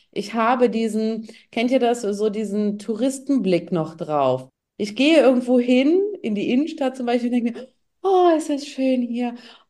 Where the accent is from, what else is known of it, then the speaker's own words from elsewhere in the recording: Saarbrücken, Saarland, Germany; Und ich komme aus Saarbrücken, aus der Hood sozusagen